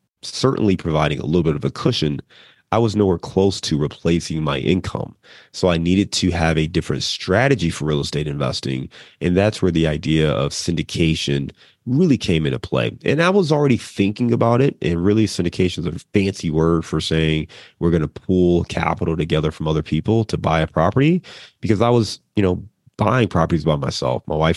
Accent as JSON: {"language": "English", "town": "Cleveland", "region": "Ohio", "country": "United States", "tie": "born there", "also_born_or_lived": "Chicago / Dayton / Detroit", "lives_now": "Cincinnati, United States", "said": "I was born in Cleveland, Ohio. I lived in Chicago for about 8 years. Here in Cincinnati now, went to school in Dayton, lived in Detroit."}